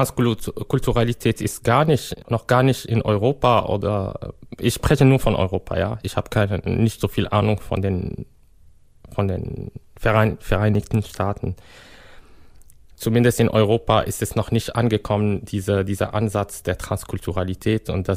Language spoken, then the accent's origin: German; Morocco; German is a second language; Du als zum Beispiel als Kubaner, ich als Marokkaner